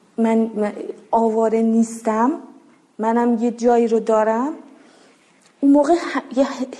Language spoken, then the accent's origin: Persian; Afghanistan; همه جا میگفتم آره من افغانیم، ایرانی نیستم، به افغانی بودن خودم افتخار میکنم